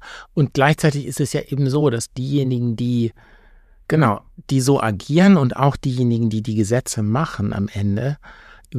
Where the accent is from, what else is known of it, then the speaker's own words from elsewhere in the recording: Hamburg area, Germany; Und ich komme aus dem Hamburger Speckgürtel. Ich bin groß geworden mit, also jetzt nicht den Kindern der Superreichen, aber mit also sehr, sehr gehobenem Wohlstand um mich herum.